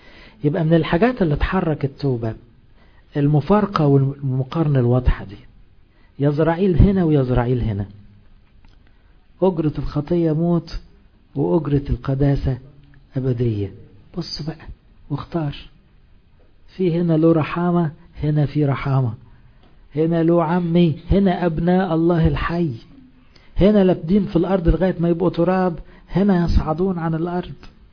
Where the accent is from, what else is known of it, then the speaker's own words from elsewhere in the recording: Egypt; احنا مصريين ما احناش يهود